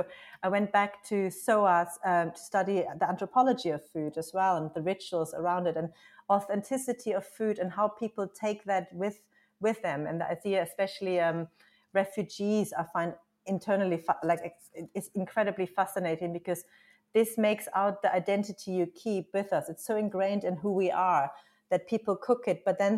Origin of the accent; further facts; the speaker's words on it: Germany; I'm from Germany, and in West Germany, that was in the 80s, the land of plenty.